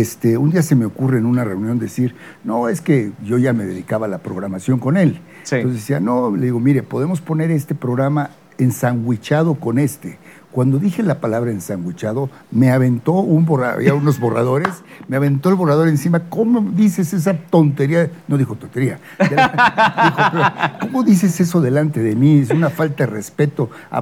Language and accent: Spanish; Guadalajara, Jalisco, Mexico; born there; Pues, nací en Guadalajara.